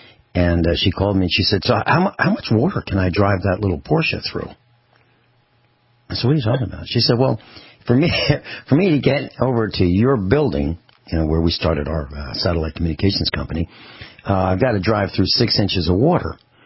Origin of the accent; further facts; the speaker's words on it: East Coast, United States; now in California, United States; I came from the East Coast, and when I got to California, here's what I said, and this was in 1980, and this is a compliment to California.